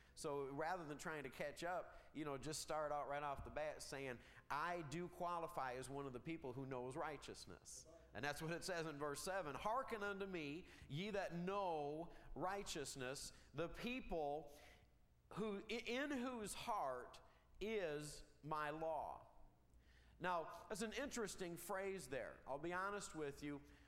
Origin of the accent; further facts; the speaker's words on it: Michigan, United States; I grew up in Michigan.